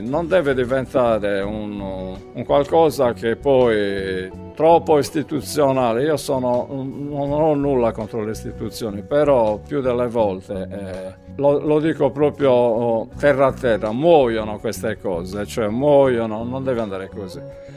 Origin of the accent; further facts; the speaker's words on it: Sardinia, Italy; sarebbe bello fare qualcosa relativo al discorso Sardegna, perché siamo sardi